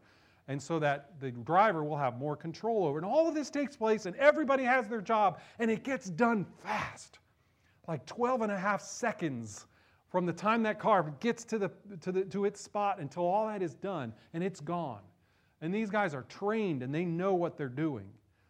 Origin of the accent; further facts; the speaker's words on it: New Jersey, United States; I grew up in New Jersey.